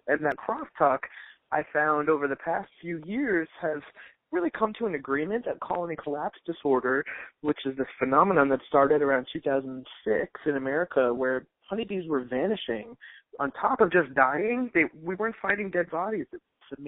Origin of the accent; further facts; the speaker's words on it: Connecticut, United States; also born or lived in Manhattan, New York; I was born in Manhattan, and I grew up in Connecticut.